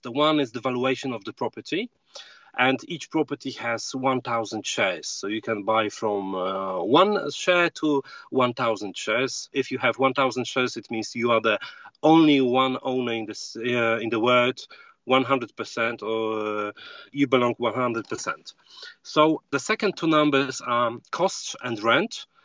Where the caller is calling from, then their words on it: Krakow, Lesser Poland, Poland; I'm welcoming you from Krakow, Poland.